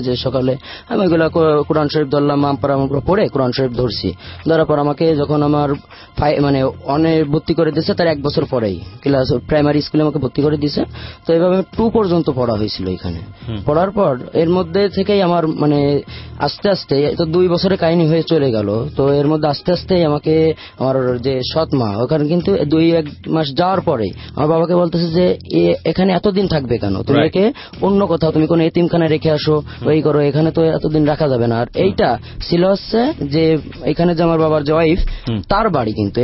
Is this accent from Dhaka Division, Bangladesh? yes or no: no; Khulna, Khulna Division, Bangladesh; born there; আমার জন্ম খুলনাতে, খুলনা চন্দলি মহল গাজীপাড়া গ্রামে।